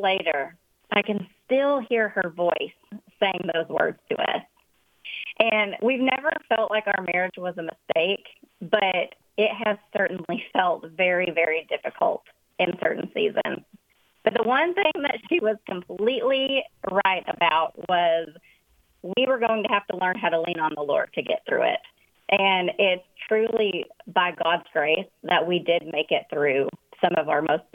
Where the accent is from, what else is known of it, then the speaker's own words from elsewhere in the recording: Little Spinette, Texas, United States; moved away as an adult; I moved from Little Spinette, Texas, where I had lived my whole life. We didn't have a stoplight. We had a blinking light in Spinette.